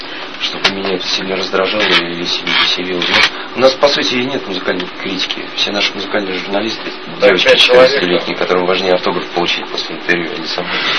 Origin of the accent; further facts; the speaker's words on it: Saint Petersburg, Russia; а мы тоже провинциалы. Вы из Австралии, и мы из Питера.